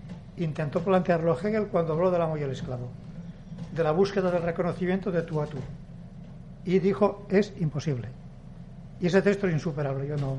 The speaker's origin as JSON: {"language": "Spanish", "region": "Valencian Community", "country": "Spain", "tie": "born or raised there", "said": "A ver, yo, en mi pueblo se jugaba en el bar a las cartas."}